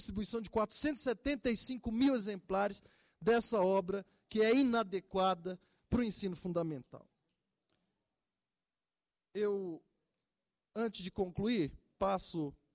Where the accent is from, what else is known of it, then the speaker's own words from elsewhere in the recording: Goiás, Brazil; Eu venho do interior de Goiás, vivi lá a minha infância